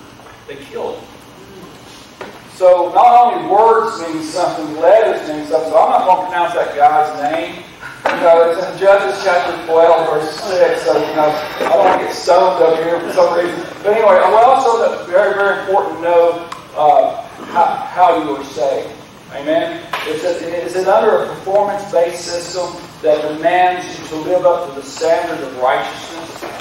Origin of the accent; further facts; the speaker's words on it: Virginia, United States; Now, I am from Virginia, so give me a little grace there.